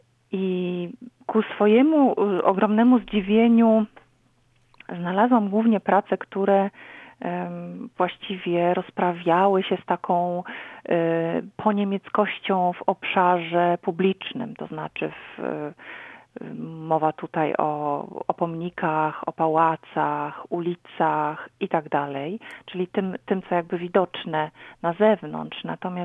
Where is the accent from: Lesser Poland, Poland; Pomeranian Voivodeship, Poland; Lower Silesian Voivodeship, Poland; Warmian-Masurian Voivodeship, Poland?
Lower Silesian Voivodeship, Poland; Legnica; sama wśród takich rzeczy wyrosłam i jestem z Legnicy, dawnej Lignic na Dolnym Śląsku.